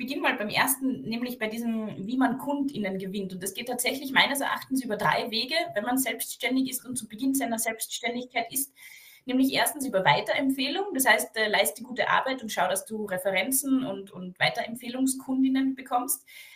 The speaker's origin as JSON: {"language": "German", "region": "Carinthia", "country": "Austria", "said": "Ich bin aus dem Süden Österreichs"}